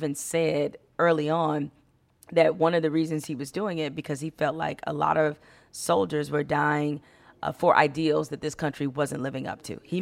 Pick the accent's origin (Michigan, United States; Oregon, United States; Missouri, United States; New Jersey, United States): Michigan, United States; Detroit; It has everything to do with who I am. You know, I grew up in a city that p